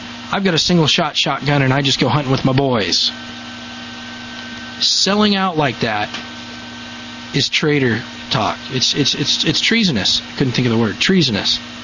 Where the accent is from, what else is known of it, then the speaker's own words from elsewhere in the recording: United States; I'm Dutch and I'm Scottish and I have a whole lot of anguish to direct towards the English. And I'm American. I'm an American.